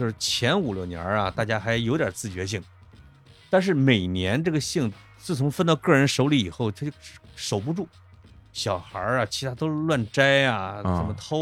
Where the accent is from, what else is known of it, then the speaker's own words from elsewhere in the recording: Henan, China; 我们河南话叫妈妈兔的枣